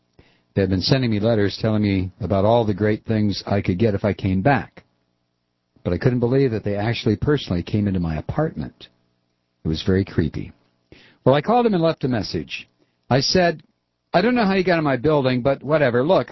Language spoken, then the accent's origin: English; New York City, New York, United States; I saw the towers fall in my hometown, and I felt the need to help.